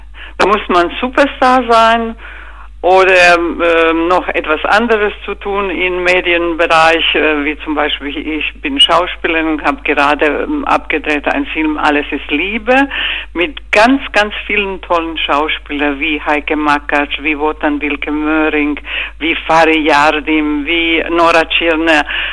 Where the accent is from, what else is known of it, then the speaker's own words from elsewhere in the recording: Croatia; German is a second language; weil Kroatien ist ein Teil Europa und jetzt sind wir auch amtlich in EU.